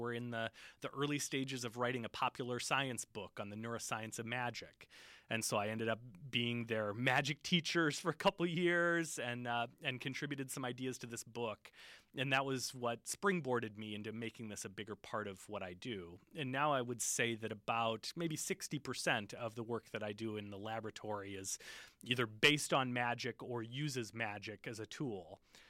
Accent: Illinois, United States; I grew up in Illinois, rural Illinois, and around the age of 7, I became interested in magic

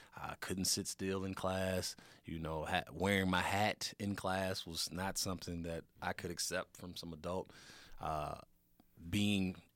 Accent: Racine, Wisconsin, United States; also born or lived in Chicago, Illinois; I grew up in Racine, originally from Chicago, but Racine is home.

